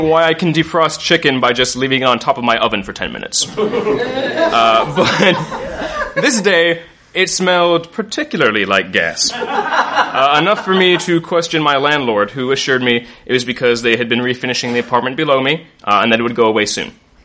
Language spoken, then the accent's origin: English; Virginia, United States; You see, I grew up in Northern Virginia, in the D.C. area, straddling the Mason-Dixon line like a befuddled colossus